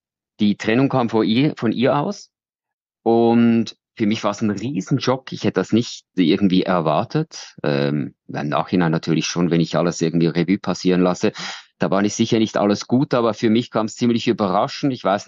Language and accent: German; Switzerland; ich komme aus der Schweiz. Ich bin Journalist, ich bin 57.